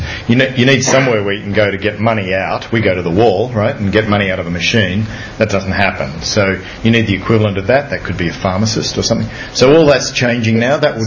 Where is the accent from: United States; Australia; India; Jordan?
Australia; as an Aussie